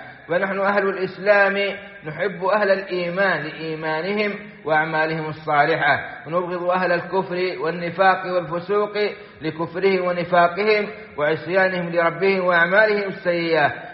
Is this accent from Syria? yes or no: no; Saudi Arabia